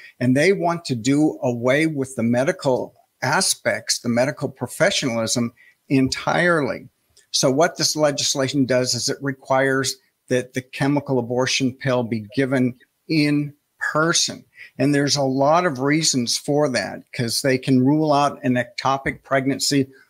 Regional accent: Montana, United States; in my home state of Montana, God's country, as I like to refer to it.

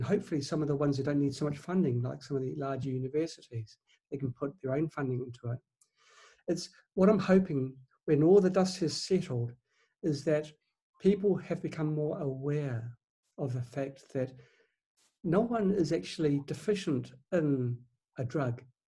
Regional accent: New Zealand; now in China; I'm based in China, though I'm from New Zealand originally.

